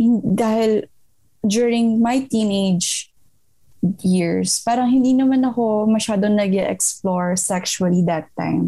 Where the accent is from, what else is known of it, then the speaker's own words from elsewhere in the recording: Visayas, Philippines; siya yung nakaklik ko kasi Bisaya din ako.